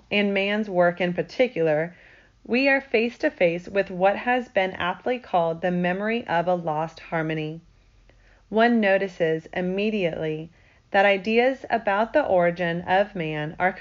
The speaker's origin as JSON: {"language": "English", "town": "Daytona Beach", "region": "Florida", "country": "United States", "tie": "born or raised there", "said": "When I was a small boy growing up in Daytona Beach, Florida, I earned money doing various chores."}